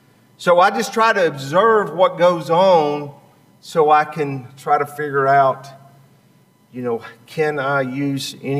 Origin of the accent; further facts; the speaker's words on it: United States; born there; And I was born on the Tennessee River, and we commercial catfished.